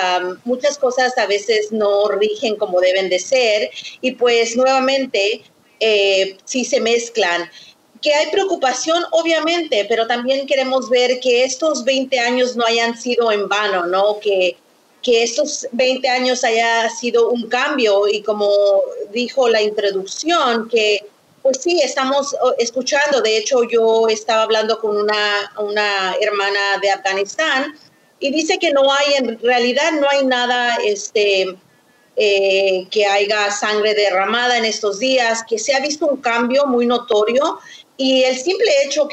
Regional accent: Mexico; soy mexicana, hueso colorado

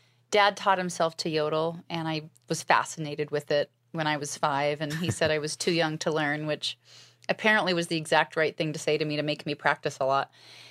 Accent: Alaska, United States; I was raised in Alaska, and my family were pioneers. They helped settle the state.

